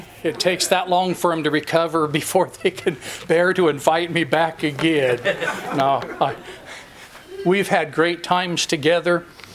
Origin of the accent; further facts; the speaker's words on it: United States; I'm an American, but you can't generalize how I am.